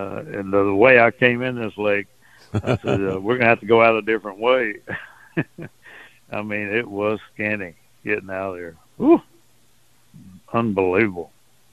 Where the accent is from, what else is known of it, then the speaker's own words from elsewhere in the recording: Port Arthur, Texas, United States; Yeah, I remember growing up in Port Arthur, man.